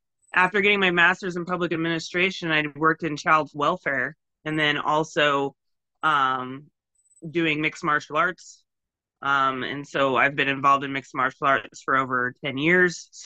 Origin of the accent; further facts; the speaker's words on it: Omak, Washington, United States; now in Spokane, United States; So born in Spokane, but I was raised in Omak. I've been out in Spokane for about 15, 16 years, almost as long as I lived in Omak.